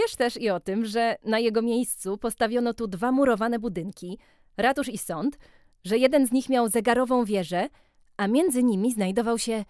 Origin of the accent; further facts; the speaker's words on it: Tarnów, Lesser Poland, Poland; uwielbiam moje rodzinne miasto, to fakt.